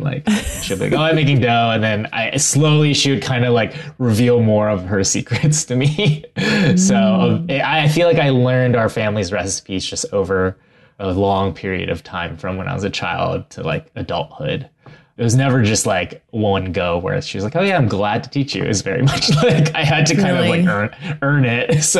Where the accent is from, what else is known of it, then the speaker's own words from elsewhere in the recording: Ohio, United States; I also loved eating just like all the foods I grew up with in Ohio, like kind of all the stuff that you would typically think about when it comes to like the suburbs and the Midwest.